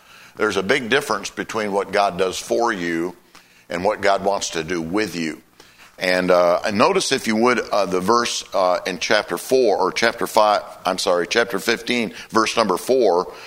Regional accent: Phoenix, Arizona, United States; My wife's name is Mickey, and we are from Phoenix, Arizona. We are parked with our motorhome down in Mount Vernon.

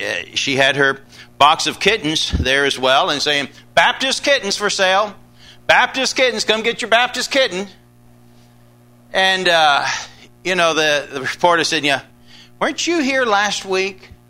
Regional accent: England, United Kingdom; growing up in England, we have our most predominant Christian religion over there is Church of England.

